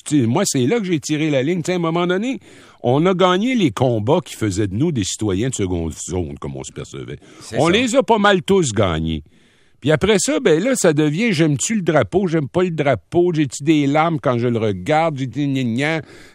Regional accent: Montreal, Quebec, Canada; Alors, moi, je suis montréalais d'abord.

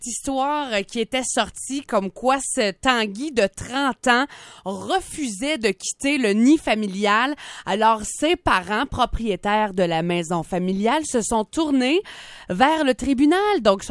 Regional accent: Quebec, Canada; Ça se passe chez nous au Québec.

